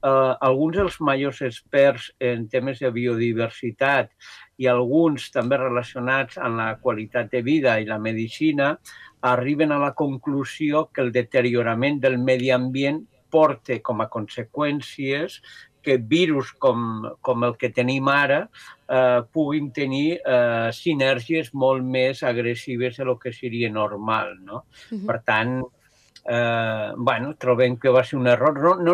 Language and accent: Catalan; Lleida, Catalonia, Spain; Nosaltres som de Lleida, estem més al nord, més tocant a Europa.